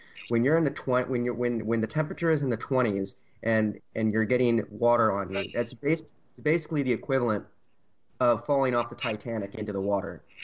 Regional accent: Little Rock, Arkansas, United States; he was in a similar circle of me, of mine, growing up in Little Rock, Arkansas.

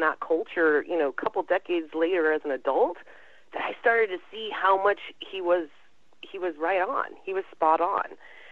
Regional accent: Tri-Cities, Washington, United States; also born or lived in Portland; Well, I was born in Portland, but went to the Tri-Cities area really young when my father graduated from college

